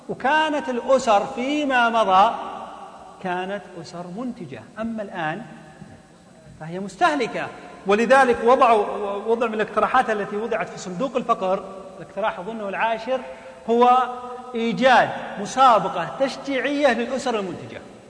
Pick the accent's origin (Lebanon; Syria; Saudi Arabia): Saudi Arabia; عندنا في السعودية